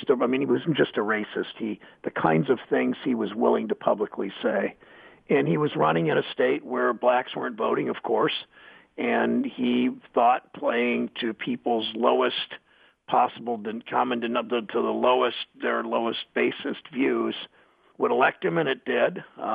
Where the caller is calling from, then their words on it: Cleveland, Ohio, United States; I'm calling you from Cleveland on Veterans Day.